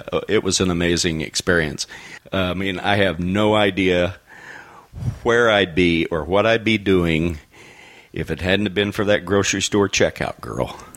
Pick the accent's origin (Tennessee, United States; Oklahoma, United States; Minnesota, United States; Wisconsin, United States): Oklahoma, United States; I was born and raised in Oklahoma. I'm in Oklahoma City with my buddy, Rod